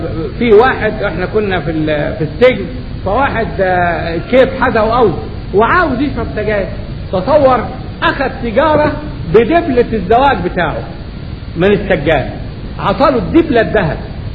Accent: Egypt; في واحد عندنا في مصر وصل في الحرمة

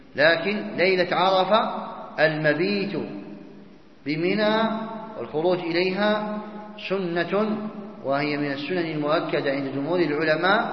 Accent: Algeria; فما يفعله الجماعة من عندنا في الجزائر، غالبهم لا يذهبون إلى منى

